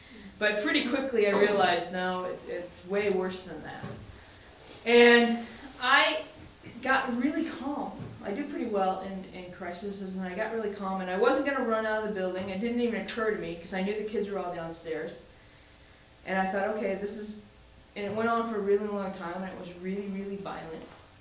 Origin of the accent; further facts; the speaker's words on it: Midwest, United States; And as Renee said the other day, I'm from the Midwest too. I don't know earthquakes from anything. I know tornadoes and floods and blizzards, but I don't know earthquakes.